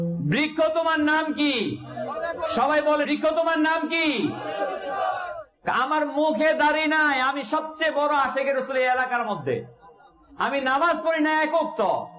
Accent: Munshiganj, Dhaka Division, Bangladesh; আলু লাগায় এদিকে, আলু রেখাইতে আমাদের বাড়ি তো মুন্সিগঞ্জ, আলুর দেশ।

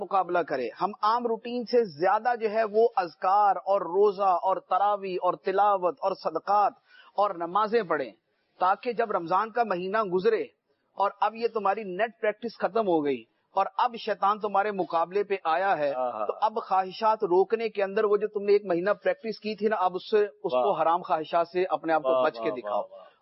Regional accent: Faisalabad, Punjab, Pakistan; now in Karachi, Pakistan; میرا تعلق فیصل آباد سے ہے، سردار آباد سے، اور میری پیدائش بھی وہاں کی ہے، اور میرا آبائی گھر بھی ادھر ہی ہے، میری جو فیملی بھی، جو میرے بھائی ہیں، والدہ ہیں، وہ بھی وہیں پر ہیں. اور لیکن سن 2000 سے میں کراچی میں ہوں،

